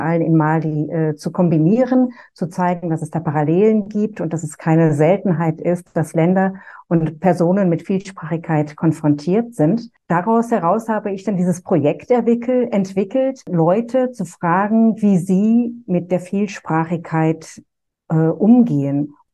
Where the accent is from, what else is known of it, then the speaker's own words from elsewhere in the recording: Düsseldorf, North Rhine-Westphalia, Germany; also born or lived in Opladen; now in Geneva, Switzerland; Ich bin in Opladen geboren, aber ich lebe, hatte dann ab dem 4. Lebensjahr in Düsseldorf gelebt.